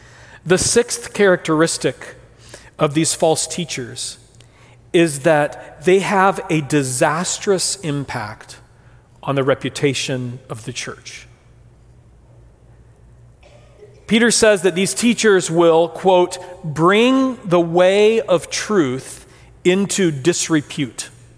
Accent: Brazil; The very, very close friend that I grew up with in Brazil

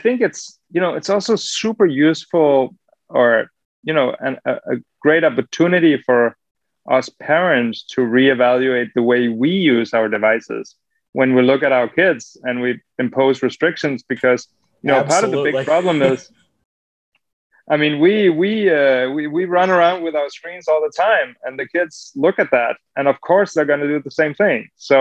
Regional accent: Denmark; English is a second language; like growing up in Denmark, you know, as a kid, you could buy alcohol anywhere.

